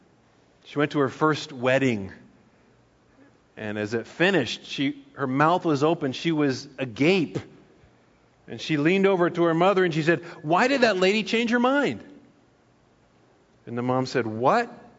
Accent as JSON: {"language": "English", "town": "Paradise", "region": "California", "country": "United States", "tie": "born or raised there", "said": "If you were to leave here and drive to my hometown to go to paradise, you could go up the Skyway, you could go up Clark Road"}